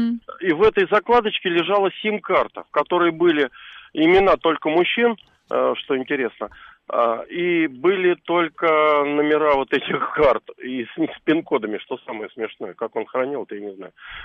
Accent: Moscow, Russia; Здравствуйте … из Москвы.

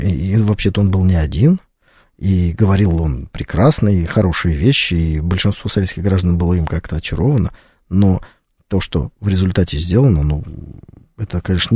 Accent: Saint Petersburg, Russia; Вот я родился в Купчино в Ленинграде. И на моей родной Бухарестской улице

